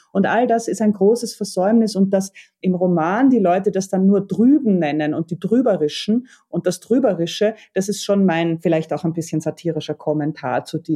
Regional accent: Vienna, Austria; Ich habe das als Wiener Kind so empfunden, dass man zwar immer geklagt und gejammert hat, also als Österreicher

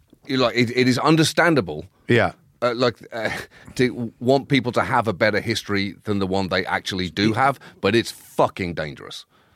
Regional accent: United Kingdom; But I felt shortchanged just as a British person not having a fully developed sense of British history and what it meant.

